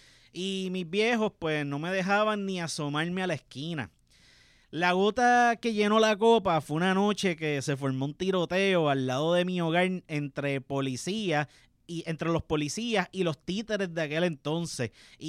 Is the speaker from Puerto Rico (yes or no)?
yes; Carolina, Puerto Rico; also born or lived in San Juan; San Juan, en el Hospital del Maestro, un octubre 25 de 1985. Pero mis primeros 7 años de vida fueron en Carolina. Por medio de un programa federal, mis padres logran comprar una casa en la urbanización Villa La Marina en Los Ángeles.